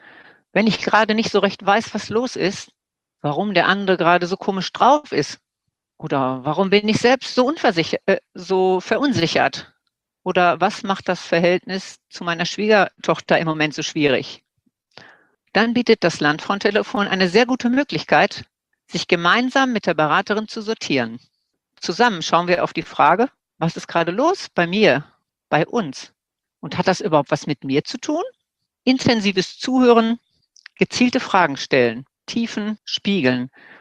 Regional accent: Seppenrade, North Rhine-Westphalia, Germany; ich komme aus Seppenrade. Das ist im Kreis Coesfeld.

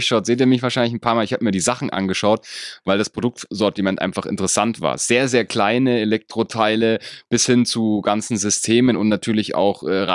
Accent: Munich, Bavaria, Germany; für alle, die da draußen aus München kommen, also aus meiner Heimat und gerne zuhören

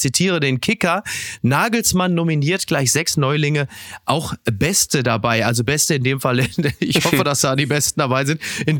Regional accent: Castrop-Rauxel, North Rhine-Westphalia, Germany; Unter anderem Chris Führig aus meiner Heimatstadt Castrop-Rauxel.

